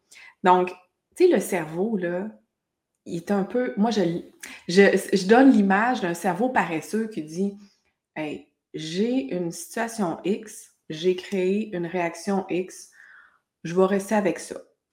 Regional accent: Quebec, Canada; now in Europe; Tu sais, toi, on est du Québec, moi, là, j'habite en Europe, mais on s'en va dans un autre pays

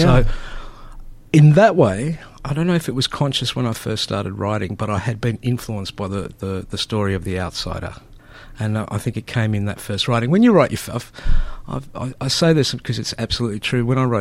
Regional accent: Australia; first language Greek; English is a second language; So, you know, I was born an Australian child, but because I grew up in this Greek world, I didn't speak any English until I went to school, and we didn't do kindergarten back then.

